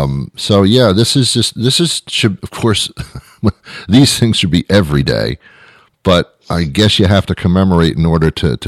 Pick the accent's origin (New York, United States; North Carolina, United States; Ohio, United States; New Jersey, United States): New York, United States; New York City; now in Boston, United States; I'm a New Yorker. I moved to Boston, okay, to do the radio, and I've been here for quite a few years now.